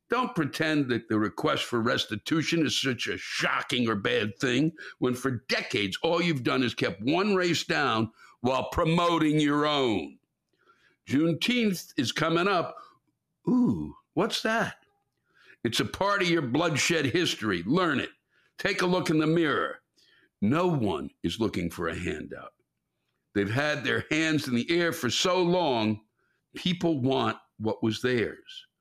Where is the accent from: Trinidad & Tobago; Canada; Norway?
Trinidad & Tobago; also born or lived in Brooklyn, United States; now in Maryland, United States; In this country, I am a black man. I was born in Brooklyn, New York, but raised in Trinidad and Tobago, where my complexion wasn't much of an issue.